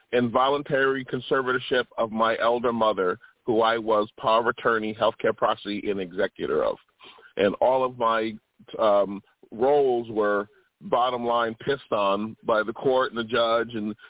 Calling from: Connecticut, United States; I'm calling from Connecticut

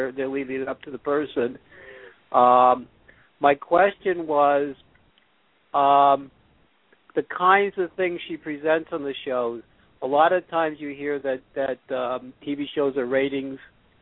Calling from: Bethlehem, Pennsylvania, United States; from Bethlehem, Pennsylvania.

